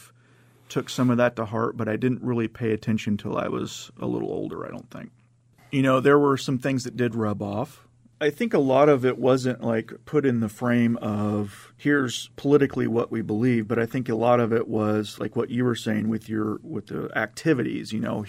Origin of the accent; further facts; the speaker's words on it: Springfield, United States; And I grew up in Springfield, born and raised. Took some time off and went to Kirksville for a minute to go to college, and then came back home